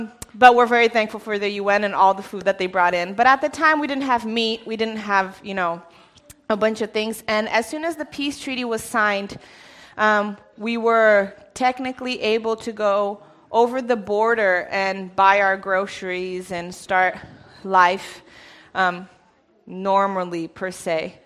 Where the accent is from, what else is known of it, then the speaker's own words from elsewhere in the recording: Mozambique; also born or lived in Brazil; I'm Brazilian. I was born in Brazil, but my parents, there's so many people leaving. My parents were missionaries to Mozambique. Africa.